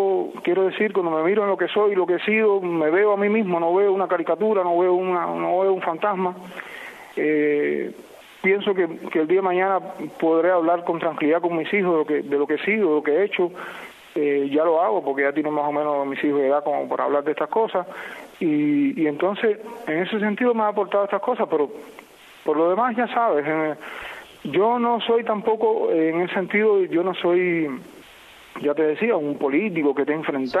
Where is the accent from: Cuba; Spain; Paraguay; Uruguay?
Cuba; yo me siento un cubano normal, no me siento un cubano distinto, simplemente soy un cubano normal como son todos.